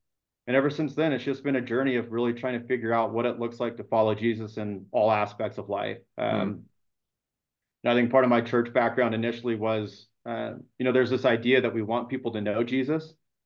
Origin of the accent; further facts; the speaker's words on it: Midwest, United States; dating back to when I was born, it was a Christian family. That's how I was raised in the Midwest.